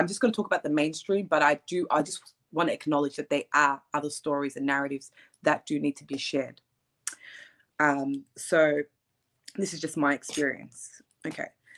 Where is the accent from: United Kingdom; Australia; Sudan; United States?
Australia; I was born and bred in Australia.